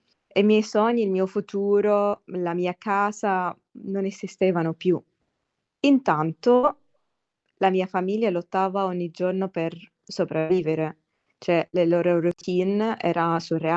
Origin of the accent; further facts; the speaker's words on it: Gaza, Gaza Strip, Palestine; ho 23 anni e sono nata e cresciuta a Gaza, Palestina.